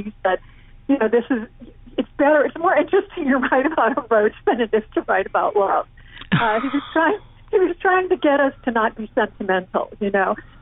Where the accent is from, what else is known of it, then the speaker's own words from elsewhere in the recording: Louisiana, United States; I grew up near Lake Pontchartrain, on Williams Boulevard between Lake Pontchartrain and the Mississippi.